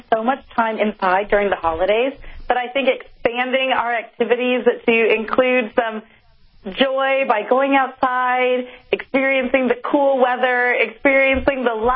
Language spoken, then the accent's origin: English; Wisconsin, United States; now in Nashville, United States; I grew up in Wisconsin, and now I live in Nashville